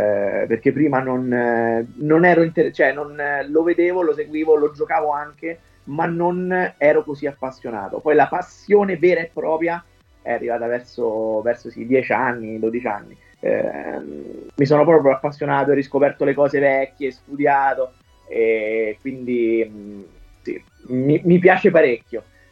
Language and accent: Italian; Rome, Lazio, Italy; Sì, sono di Roma.